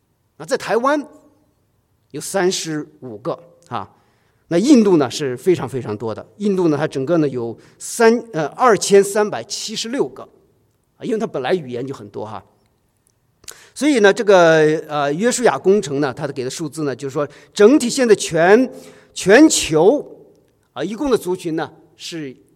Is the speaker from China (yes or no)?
yes; Inner Mongolia, China; born there; 我对蒙古族呢也感兴趣，因为我自己是内蒙古出生的啊